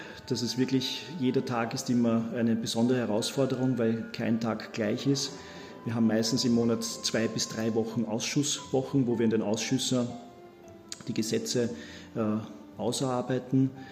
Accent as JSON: {"language": "German", "town": "Korneuburg", "region": "Lower Austria", "country": "Austria", "tie": "born or raised there", "said": "in der Heimat, in Korneuburg, in meiner Heimatstadt"}